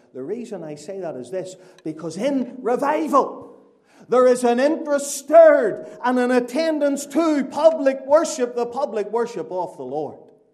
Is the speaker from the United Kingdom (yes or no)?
yes; Glengormley, Northern Ireland, United Kingdom; I grew up in Glengormley, just north of Belfast, but when I was around 16 years of age, my parents moved out to, we said they moved to the middle of nowhere, and literally it was the middle of nowhere.